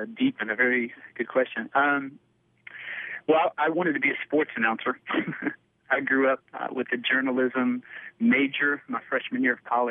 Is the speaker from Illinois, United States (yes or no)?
no; Paducah, Kentucky, United States; But born and raised in Paducah, you know, actually went to school in Nashville